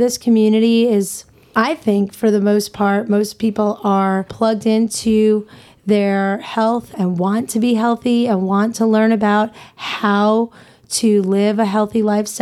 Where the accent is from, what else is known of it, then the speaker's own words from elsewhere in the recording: Long Island, New York, United States; I'm from the South Shore of Long Island. I grew up about 10 minutes from the beach